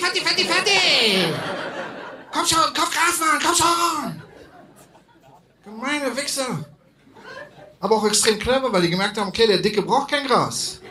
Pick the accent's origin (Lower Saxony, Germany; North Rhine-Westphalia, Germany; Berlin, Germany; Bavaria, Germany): Berlin, Germany; Wir haben nicht so viele Hügel in Berlin, aber die, die wir haben, sind verdammt steil. Ich komme aus Kreuzberg